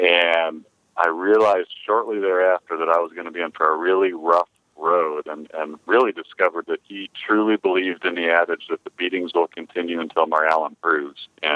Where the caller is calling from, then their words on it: Lambertville, Michigan, United States; The Toledo, Ohio area. Actually, a town called Lambertville, Michigan, which is 1 mile north of Toledo, just a suburb of the Toledo area.